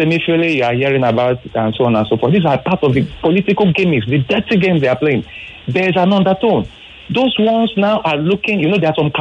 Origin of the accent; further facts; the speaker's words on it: Nigeria; I'm a Yoruba guy, yes, and I'm a Nigerian.